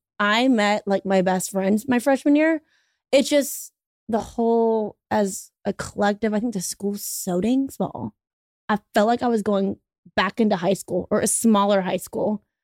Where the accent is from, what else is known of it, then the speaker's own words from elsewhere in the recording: Baton Rouge, Louisiana, United States; We are both from Baton Rouge, Louisiana.